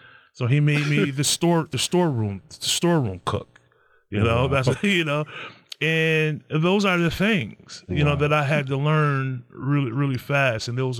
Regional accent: Niagara Falls, New York, United States; You know, I'm from Niagara Falls. You know, I grew up in Niagara Falls, and I used to be the best chef in Buffalo, Niagara Falls.

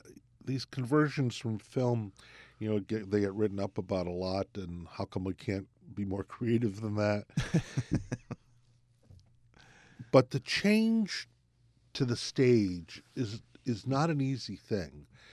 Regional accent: New York, United States; also born or lived in New Haven; You know, I grew up in Metro New York and New Haven, but I felt like an upstater or a Midwesterner.

